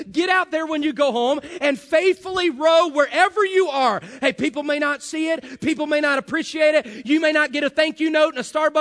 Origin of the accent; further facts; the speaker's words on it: West Virginia, United States; I'm from West Virginia, of course, you know that by now. I like to say that, by the way. I grew up there in the Kanawha Valley.